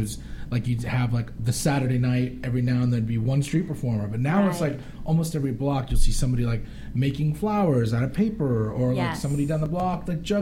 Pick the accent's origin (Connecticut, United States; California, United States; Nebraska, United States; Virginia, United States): California, United States; Arcadia; Well, not to us, because we were growing up, we're like, Arcadia is a cool place